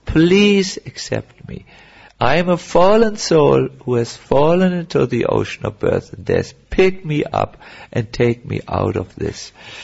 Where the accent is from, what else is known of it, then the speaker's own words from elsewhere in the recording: North Germany, Germany; English is a second language; Because I come from North Germany, the land of sailors